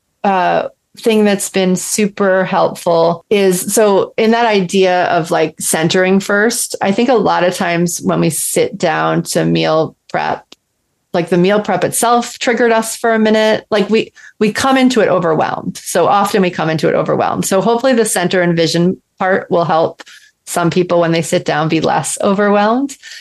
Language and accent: English; New Orleans, Louisiana, United States; I'm from New Orleans originally. And in New Orleans, they always have red beans and rice on Monday.